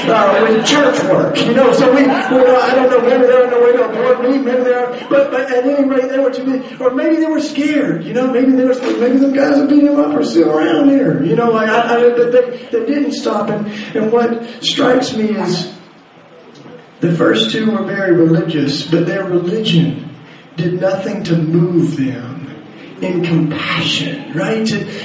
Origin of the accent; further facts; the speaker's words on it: United States; so I shouldn't have long hair because I know I'm American.